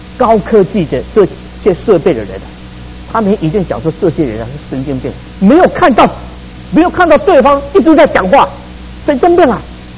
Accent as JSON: {"language": "Chinese", "region": "Hsinchu", "country": "Taiwan", "tie": "born or raised there", "moved": "as an adult", "lives_now": "United States", "said": "我记得我小时候，我们住在乡下，我们乡下哈只有一支电话。那如果从台北啊打电话到新竹的时候啊"}